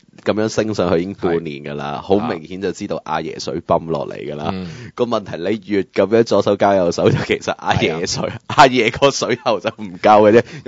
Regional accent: Hong Kong

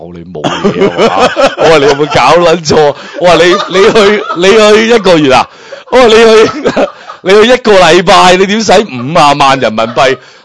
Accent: Guangdong, China; 我哋廣東人好中意食鱷魚㗎嘛。

